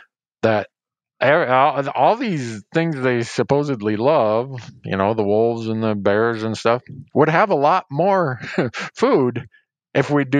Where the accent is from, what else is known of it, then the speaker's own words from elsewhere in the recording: Montana, United States; And, I look at my home state of Montana. We've had a huge shift of where elk actually occur.